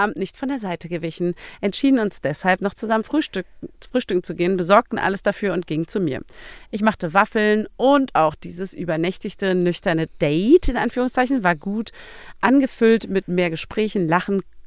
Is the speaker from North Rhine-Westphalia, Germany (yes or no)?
no; Berlin, Germany; Als Berliner tut man das.